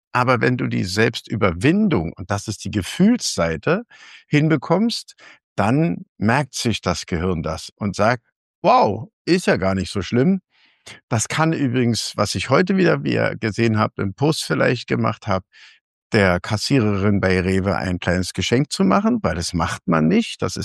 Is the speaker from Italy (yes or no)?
no; Berlin, Germany; ich komme aus Berlin